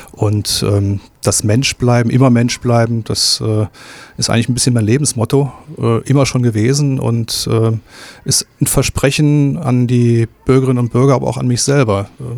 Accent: Rostock, Mecklenburg-Vorpommern, Germany; dass meine Heimatstadt, meine Hansestadt Rostock auch als Partner in der Welt zur Verfügung steht

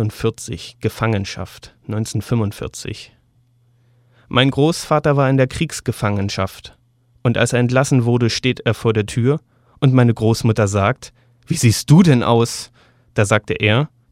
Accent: Heidelberg, Baden-Württemberg, Germany; Ich bin in Heidelberg zur Schule gegangen.

